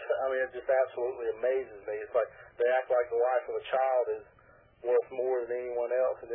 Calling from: South Carolina, United States; I'm calling from South Carolina.

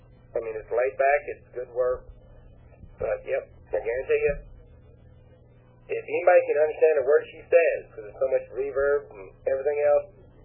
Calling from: Texas, United States; I was also wanting to tell you, I'm calling from Texas here.

